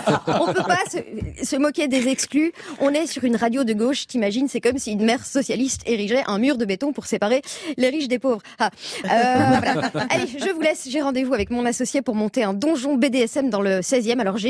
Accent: Belgium; en tant que Belge

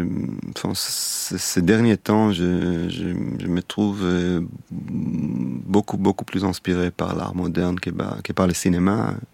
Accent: Tel Aviv, Tel Aviv District, Israel; moi, je suis né à Tel Aviv, j'ai grandi à Tel Aviv.

